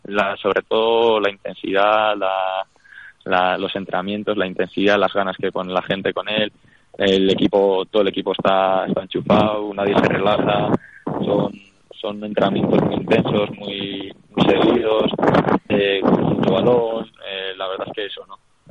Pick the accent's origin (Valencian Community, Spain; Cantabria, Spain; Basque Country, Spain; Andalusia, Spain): Basque Country, Spain; Ondarroa; yo soy vasco, yo soy de Ondarroa, de un pueblo de Vizcaya, de un pueblo costero, ¿no? De Vizcaya. Se llama Ondarroa, unos 10.000 habitantes. Y ya nací allí.